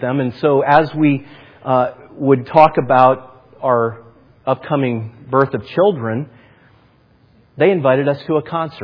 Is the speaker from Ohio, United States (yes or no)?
yes; Canton, Ohio, United States; I grew up in Canton, Ohio. I was a football head all my life.